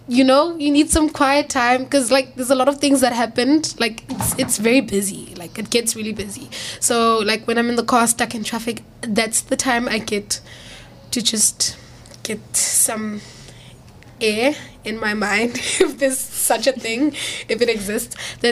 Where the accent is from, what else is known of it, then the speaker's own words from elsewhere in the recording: Delft, Western Cape, South Africa; I am a girl from Edoft. It's a township. It's like rated number one in crime. Come on. Who would think someone from Delft would win idols?